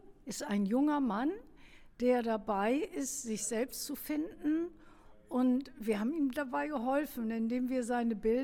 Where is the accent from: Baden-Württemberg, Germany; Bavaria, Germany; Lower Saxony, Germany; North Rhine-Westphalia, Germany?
Lower Saxony, Germany; Wilhelmshaven; born there; now in East Frisia, Germany; Ich bin eine sogenannte Beute-Ostfriesin. Ich bin nämlich in Wilhelmshaven geboren und da wohnen die Friesen und bin dann Anfang der 70er Jahre hierher gekommen.